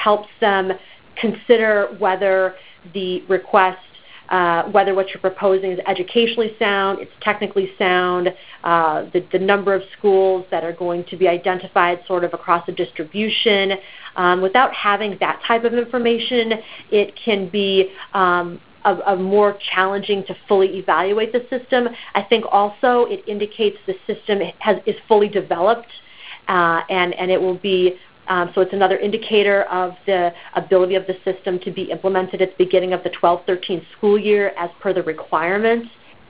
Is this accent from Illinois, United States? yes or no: yes; Illinois, United States; Well, hello, I'm from Illinois as well, so it's nice to get a question from our friends and colleagues in Illinois.